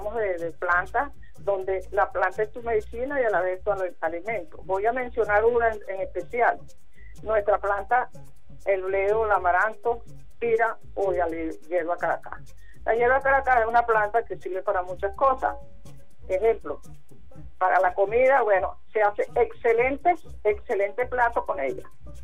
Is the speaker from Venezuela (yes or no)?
yes; Venezuela; como buenos venezolanos que somos